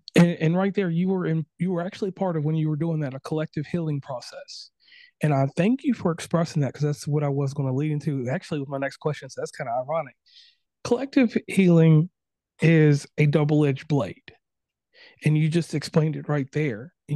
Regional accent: Lynchburg, Virginia, United States; I'm born Christian. I am from Lynchburg, Virginia. So my pastor was Jerry Falwell.

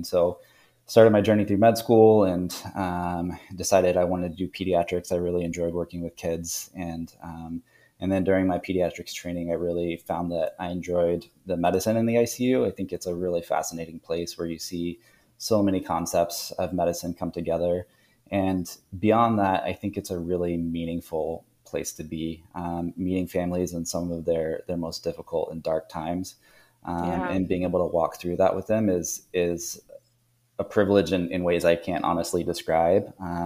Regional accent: Southeast, United States; now in California, United States; I'm originally from the Southeast, but live in California now

